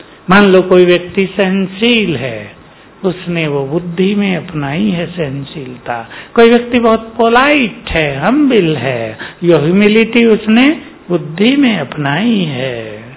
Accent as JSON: {"language": "Hindi", "region": "Uttar Pradesh", "country": "India", "said": "मेरा परिचित परिचय है उनसे, मैं भी यूपी से हूँ।"}